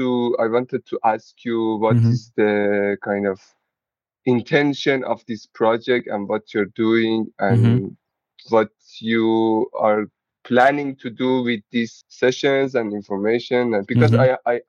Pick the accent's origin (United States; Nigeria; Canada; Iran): Iran; English is a second language; moved away as an adult; now in Netherlands; I'm living in Netherlands.